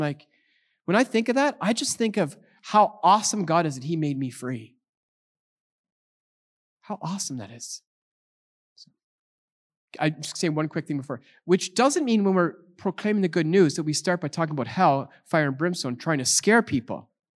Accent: Canada; I speak real fast and I'm Canadian, okay?

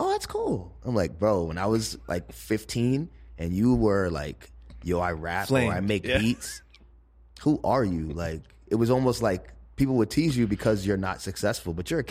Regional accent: Flatbush, New York, United States; Particularly where I grew up in Flatbush was really Caribbean. And my dad is Jamaican.

